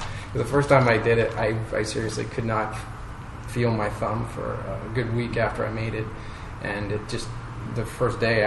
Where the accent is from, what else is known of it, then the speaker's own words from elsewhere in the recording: Wyoming, United States; I went to the Maryland Institute, and I am from Wyoming.